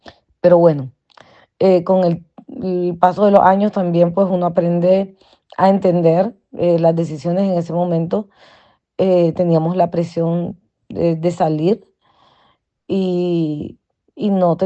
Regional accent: Nicaragua; moved away as an adult; now in Spain; Nosotros salimos de Nicaragua el 4 de diciembre del año 2018. Yo salí con mis dos niños y mi marido por tierra hasta Costa Rica. Y en Costa Rica pues tomamos un vuelo a España.

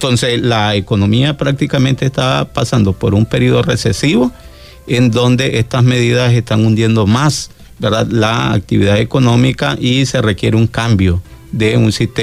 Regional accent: Nicaragua; digo nosotros como nicaragüenses

